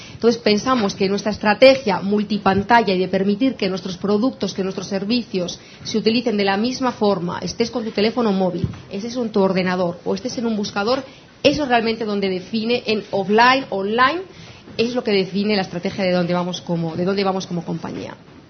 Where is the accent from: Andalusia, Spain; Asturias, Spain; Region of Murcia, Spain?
Asturias, Spain; porque yo soy de esas tierras, soy asturiana